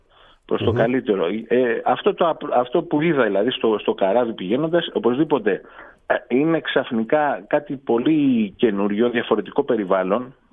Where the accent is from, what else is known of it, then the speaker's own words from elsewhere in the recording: Piraeus, Attica, Greece; έχω συγγενείς από τη Βόρεια Ελλάδα. Αλλά γεννήθηκα και μεγάλωσα στον Πειραιά, όπου και εδώ μένω.